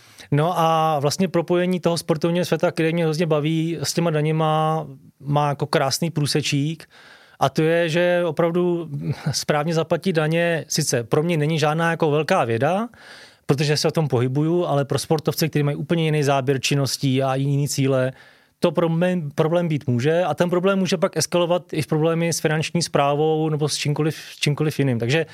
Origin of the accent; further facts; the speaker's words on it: Příbram, Central Bohemian Region, Czechia; musím Českému finančnímu úřadu v Příbrami, odkud pocházím, deklarovat svoje veškeré příjmy